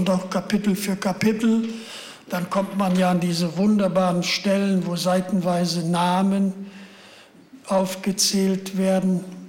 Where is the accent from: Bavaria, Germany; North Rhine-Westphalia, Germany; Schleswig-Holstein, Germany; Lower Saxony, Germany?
Lower Saxony, Germany; Ich habe meine Kindheit in Ostfriesland zugebracht. Da sagt man den ganzen Tag Moin Moin.